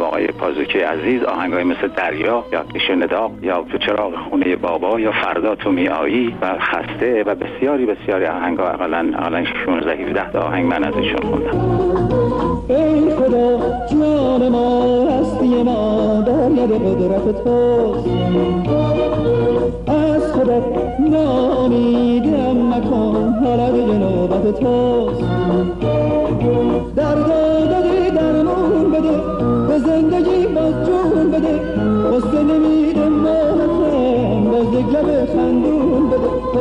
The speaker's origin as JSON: {"language": "Persian", "region": "Isfahan", "country": "Iran", "tie": "born or raised there", "said": "بنده هرچند که اصلی پدر و مادرم مال آباده شیراز، یعنی از استان فارس هستم، بنده خودم در اصفهان متولد شدم، در اصفهان بزرگ شدم"}